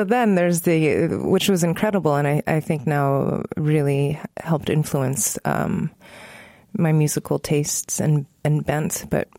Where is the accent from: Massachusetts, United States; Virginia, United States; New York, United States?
Virginia, United States; I was growing up in Northern Virginia.